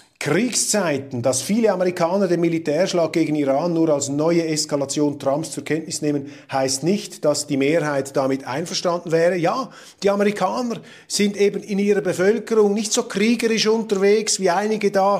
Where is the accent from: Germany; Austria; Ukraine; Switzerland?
Switzerland; als Schweizer bin ich nicht betroffen von dieser geopolitischen Atmosphäre